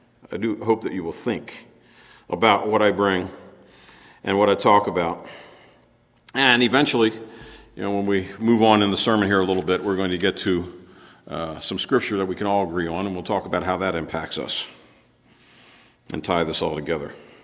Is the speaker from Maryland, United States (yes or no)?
yes; Maryland, United States; I come from Maryland, I'm a Marylander